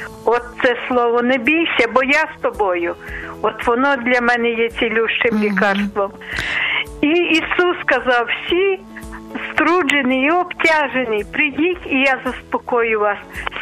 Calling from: Lviv, Lviv Oblast, Ukraine; Я зі Львова

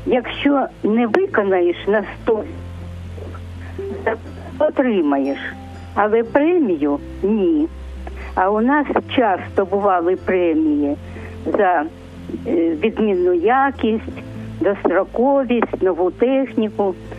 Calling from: Kharkiv, Kharkiv Oblast, Ukraine

